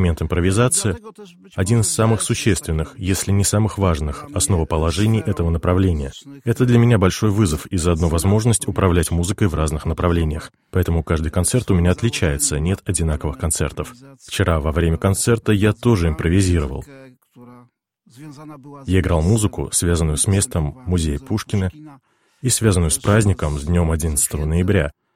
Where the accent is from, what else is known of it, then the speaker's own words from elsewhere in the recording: Poland; moved away as an adult; also born or lived in Hamburg; Так, более серьезно, я занялся джазом после того, когда я уехал из Польши. В 1984 году я уехал в Гамбург, и там уже учился в джазовом направлении.